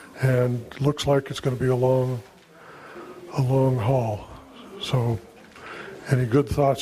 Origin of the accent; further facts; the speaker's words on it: Mountain View, California, United States; I'm from Mountain View.